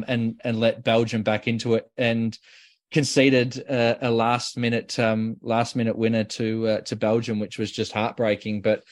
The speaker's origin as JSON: {"language": "English", "country": "Australia", "said": "As an Australian"}